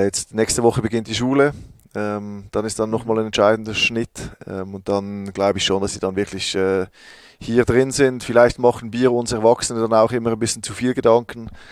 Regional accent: Lucerne, Switzerland; Also ich bin in der Stadt aufgewachsen in Luzern und wir wohnen jetzt ein bisschen außerhalb. Aber es ist in 10 Minuten bin ich da, wo ich aufgewachsen bin.

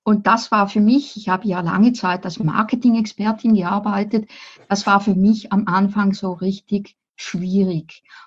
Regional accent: Appenzell, Switzerland; Ich bin im Appenzellerland aufgewachsen. Das ist dort, wo man über den Bodensee schauen kann. Und dort kommt auch der berühmte Käse her.

